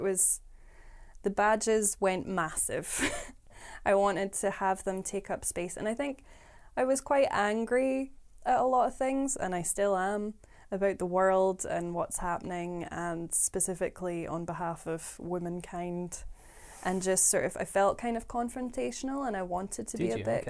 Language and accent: English; Edinburgh, Scotland, United Kingdom; I'm from Edinburgh originally, and I moved up for that.